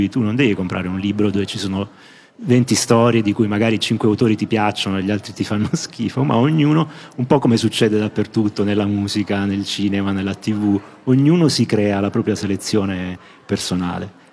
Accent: Taranto, Apulia, Italy; che è il mio, che sono tarantino, quindi qualcosa da dire sul tema ce l'ho.

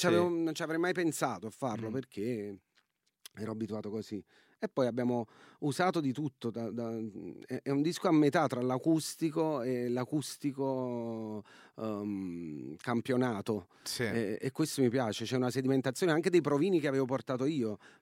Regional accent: Naples, Campania, Italy; io che vengo comunque da Partenope, no? Che è un nome greco, da Neapolis

